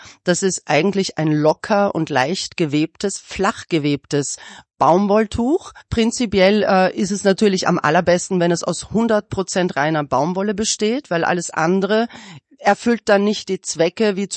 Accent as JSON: {"language": "German", "country": "Turkey", "lives_now": "Germany", "said": "Naja, wir haben einen türkischen Background. Wir sind aus der Türkei, wir leben schon ewig hier, aber sind mit diesen Produkten quasi aufgewachsen."}